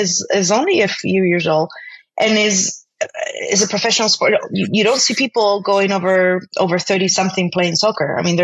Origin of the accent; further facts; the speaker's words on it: Spain; I'm from Spain, and I went to Spain to visit my families at the very beginning